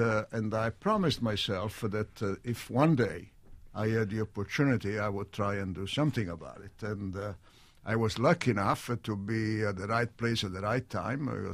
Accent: Torre del Greco, Campania, Italy; moved away; and we're thinking of my hometown, which is Torre del Greco, is right next to Naples.

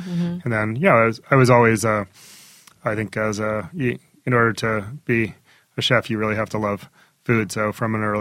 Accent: Glen Rock, New Jersey, United States; also born or lived in Paterson; Well, I was born in Paterson and then I grew up in Glen Rock, and then my family moved further north.

